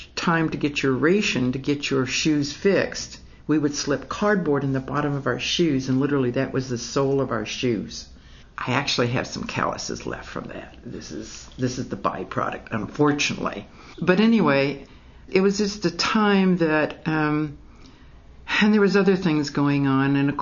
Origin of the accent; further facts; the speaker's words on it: St. Louis, Missouri, United States; I remember that the whole community, I was born and raised in St. Louis.